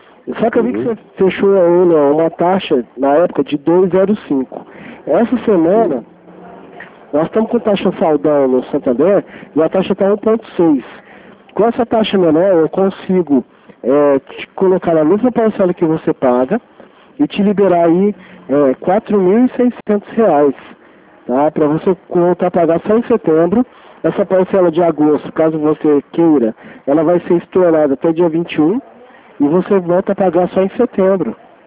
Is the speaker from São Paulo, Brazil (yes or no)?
yes; Franca, São Paulo, Brazil; Eu sou daqui de Franca, tá?